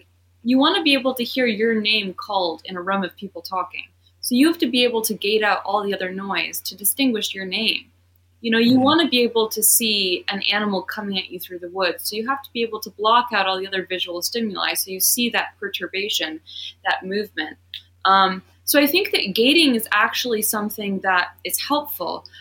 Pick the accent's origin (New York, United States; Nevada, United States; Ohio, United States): New York, United States; I mean, I grew up in the Hudson Valley and I was always like down on the ground